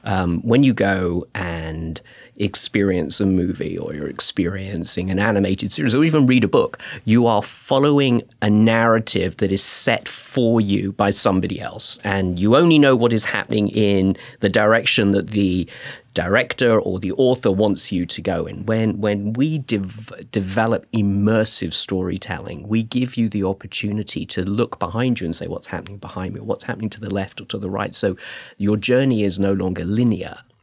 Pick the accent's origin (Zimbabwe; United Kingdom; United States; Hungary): United Kingdom; I'm probably tell from my accent, I'm from the UK. We were locked down for over a year in the UK.